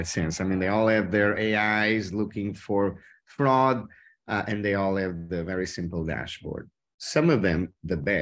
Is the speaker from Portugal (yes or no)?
yes; Northern Portugal, Portugal; I mean, you know, I'm from Northern Portugal.